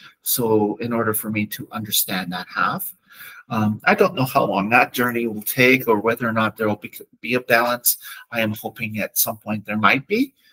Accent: Saskatchewan, Canada; As a two-spirit knowledge keeper, I'm from White Bear First Nation, which is in southeast Saskatchewan. I am actually Lakota Yapi, which is Lakota Sioux. We are descended from Hunkpapa. From down in the States.

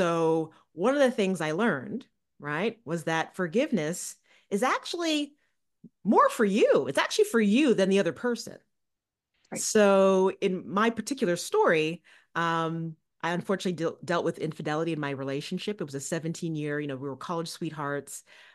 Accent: Ottawa, Ontario, Canada; also born or lived in New York; now in Connecticut, United States; actually, I do reside in Connecticut now. I lived in New York for over 20 years, but I am Canadian. So this also feels, full circle for me because I grew up in Ottawa.

